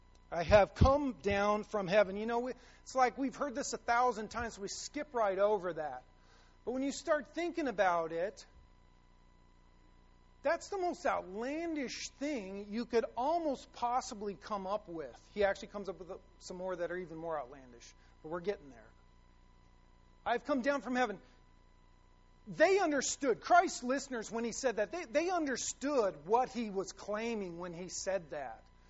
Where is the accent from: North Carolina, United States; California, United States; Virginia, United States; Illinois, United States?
California, United States; Los Angeles; So, you know, I say, hey … I'm from Los Angeles.